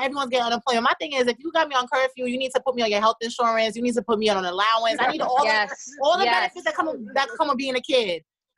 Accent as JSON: {"language": "English", "country": "Jamaica", "said": "Listen, I'm Jamaican, all right?"}